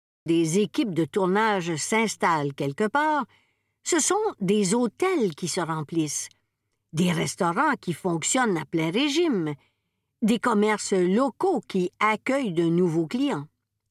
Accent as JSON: {"language": "French", "region": "Quebec", "country": "Canada", "accent": "Québécois", "said": "Quand j'allume la télévision et que je tombe sur une série québécoise, j'entends mon accent, je vois mes paysages, je reconnais mes références."}